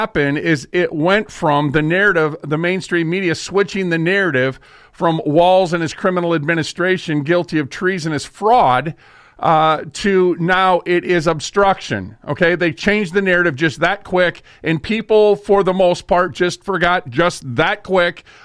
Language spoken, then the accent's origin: English; Minnesota, United States; Well, guess what, folks? I'm from Minnesota.